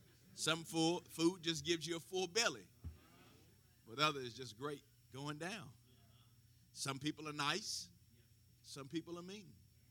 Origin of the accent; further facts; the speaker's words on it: Shelbyville, Tennessee, United States; also born or lived in Chattanooga / Philadelphia / Nashville; now in Murfreesboro, United States; But I grew up in Shelbyville, went to school in Chattanooga, lived in Philadelphia for a while, lived in Nashville, now live back here in Murfreesboro.